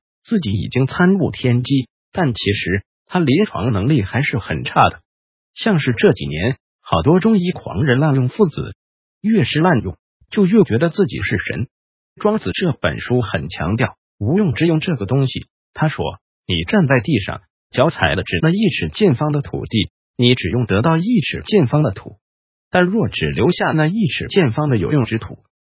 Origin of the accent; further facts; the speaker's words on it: Taiwan; 对于我一个台湾人而言